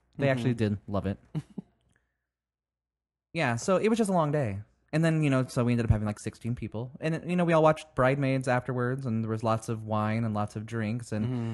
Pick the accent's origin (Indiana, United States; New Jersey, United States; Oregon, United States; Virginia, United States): Indiana, United States; Lafayette; So we're going to my hometown, Lafayette, Indiana, on Wednesday through Christmas morning